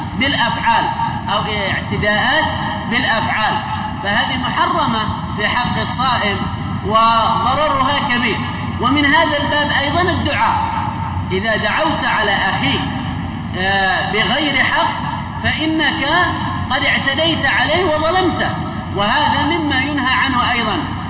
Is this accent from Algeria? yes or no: no; Yemen; مثل ما ينظر أصلحنا لمن يخزن هنا عندنا في اليمن.